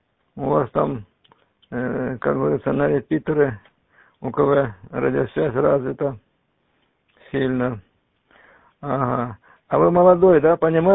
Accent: Stavropol Krai, Russia; Я родом из Андроповского района. Раньше он был Курсовский район. Захолустье. Там захолустье было.

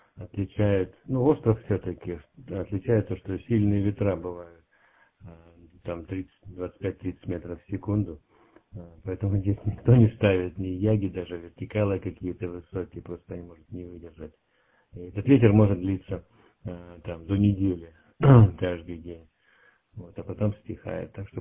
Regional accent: Yaroslavl, Yaroslavl Oblast, Russia; also born or lived in Kostroma; я так сказать, из Ярославля, но большую часть времени жил в Костроме, и до сих пор, так сказать, я не то чтобы уехал, да, я где-то половину живу там, половину здесь

